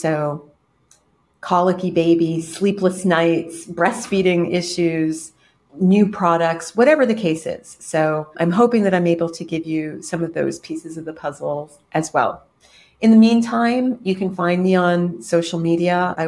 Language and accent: English; United States; now in Canada; So in the meantime, I am in Canada, but I am an American.